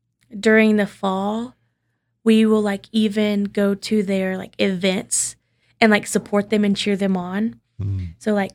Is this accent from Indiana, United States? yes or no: no; Mississippi, United States; That's a hard question for me because I come from Mississippi where there's bugs everywhere.